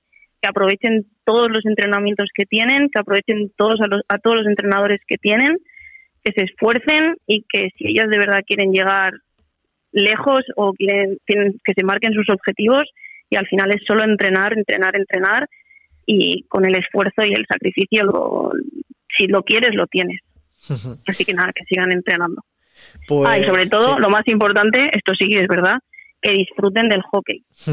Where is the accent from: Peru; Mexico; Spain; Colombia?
Spain; Valencia, Valencian Community; al final Valencia es mi tierra y es donde también yo quiero en un futuro poder establecerme